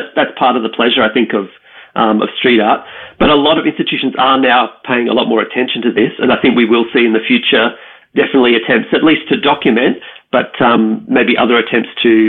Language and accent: English; Melbourne, Victoria, Australia; I had the, the good fortune of growing up in Melbourne at a time when, in the late 80s and early 90s